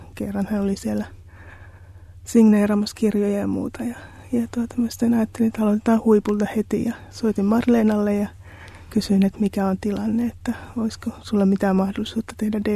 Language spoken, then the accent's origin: Finnish; Helsinki, Uusimaa, Finland; ja mä oon ihan paljasjalkainen helsinkiläinen. Mä opiskelen hebreaa